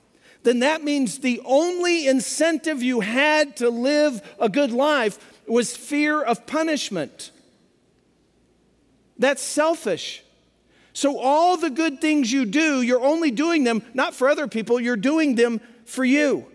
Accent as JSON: {"language": "English", "town": "Pueblo", "region": "Colorado", "country": "United States", "tie": "born or raised there", "said": "Pueblo, Colorado, home of the heroes. 4 Medal of Honor winners from one town. Nowhere else in America. My hometown."}